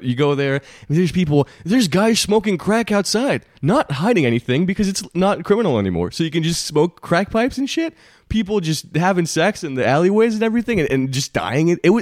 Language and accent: English; Montreal, Quebec, Canada; my hometown, Montreal, Canada, Quebec.